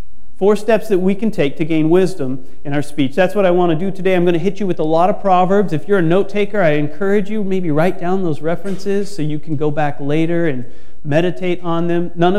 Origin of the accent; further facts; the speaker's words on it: California, United States; I am from California. Most of you know that.